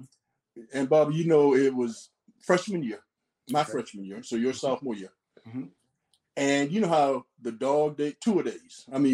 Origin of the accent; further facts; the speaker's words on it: Gainesville, Florida, United States; I'm from Gainesville, as you said, and born and raised.